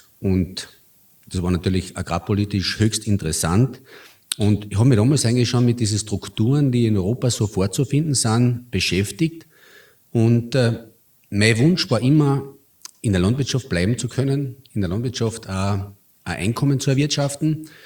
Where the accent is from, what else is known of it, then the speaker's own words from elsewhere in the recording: Carinthia, Austria; ich bin auf einem Milchviehbetrieb in Kärnten aufgewachsen